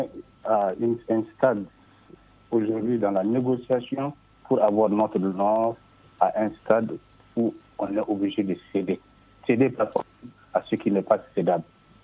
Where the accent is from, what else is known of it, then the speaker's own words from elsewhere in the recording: north, Mali; Mais je viens du Nord.